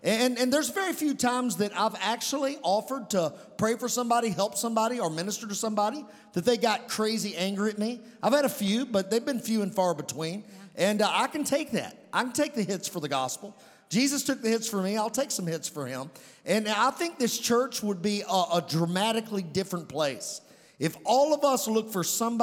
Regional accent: Webster County, United States; I'm from Webster County. Pray for me, all right? My English teachers cringe, you know, but that's all right. I think it's part of small town charm

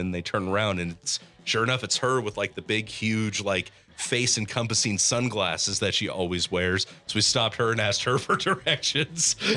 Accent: Kansas, United States; We're two yokels from Kansas.

